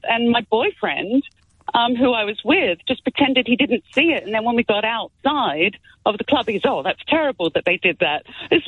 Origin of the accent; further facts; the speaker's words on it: Australia; now in Kent, United Kingdom; Well, as an Australian, I was born and raised there. I've lived in England for 20 years.